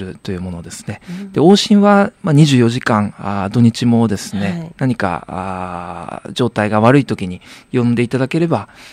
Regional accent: Suzuka, Mie, Japan; 私の出身が三重県の鈴鹿市でして

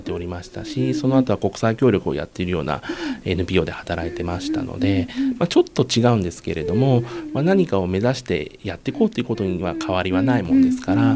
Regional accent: Ichinomiya, Aichi, Japan; now in Nagoya, Japan; 私は一宮市出身なんです。

